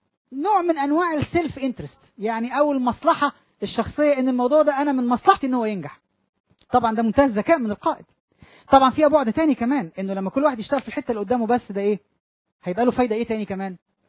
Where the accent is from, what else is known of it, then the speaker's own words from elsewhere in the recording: Egypt; وكان في أحد مجالس الوزراء عندنا في مصر من كام سنة مش فاكر